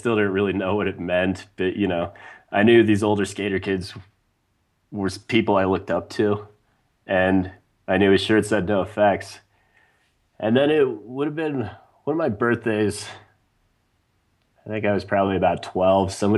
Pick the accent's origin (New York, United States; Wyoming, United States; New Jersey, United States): Wyoming, United States; You know, growing up in Wyoming, you don't have the most exposure, I think, to popular culture.